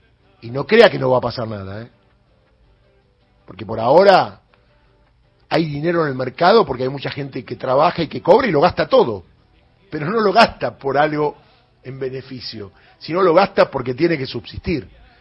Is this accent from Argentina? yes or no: yes; Argentina; somos argentinos, 47 millones